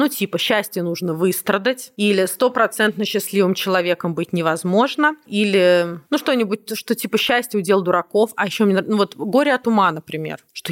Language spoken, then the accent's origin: Russian; Moscow, Russia; а я родилась, выросла в Москве